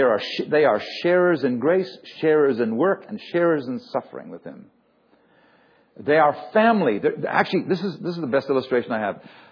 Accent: Scotland, United Kingdom; moved away as an adult; now in Canada; We came from Scotland, and these people were also from Scotland

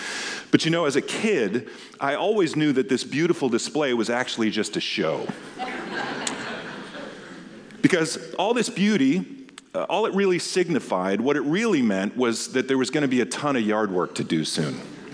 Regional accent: Massachusetts, United States; I'm headed back to D.C., but where I grew up was just outside of Boston in New England.

